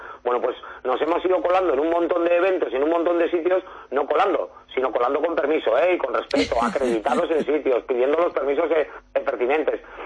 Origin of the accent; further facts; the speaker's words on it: San Sebastián, Basque Country, Spain; Yo soy un rockero de Donostiarra